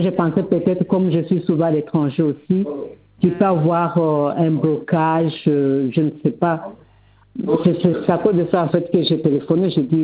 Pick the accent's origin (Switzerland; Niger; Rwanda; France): Rwanda; Moi, c'est oui, je suis rwandaise.